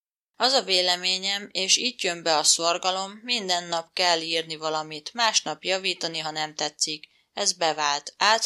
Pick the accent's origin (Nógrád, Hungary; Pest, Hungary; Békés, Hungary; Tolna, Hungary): Tolna, Hungary; Szekszárd; 1954. május 7-én születtem másodmagammal ikerként egy kicsvárosban, Szekszárdon.